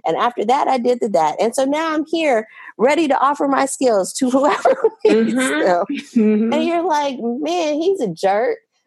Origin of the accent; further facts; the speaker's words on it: Louisiana, United States; And the only reason that I started taking calls for Katrina is because I'm from Louisiana, wanted to help people from my hometown, and saw the devastation of Katrina